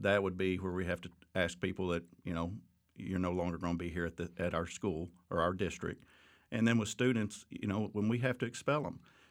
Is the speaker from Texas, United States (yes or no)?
yes; Bonham, Texas, United States; I'm from Bonham, Texas, Northeast Texas, and came to Baylor